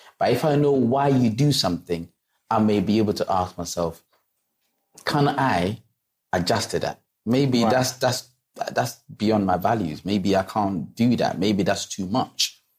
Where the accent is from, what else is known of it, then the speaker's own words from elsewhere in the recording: London, United Kingdom; I didn't say, but I'm from London, I don't take my shoes off.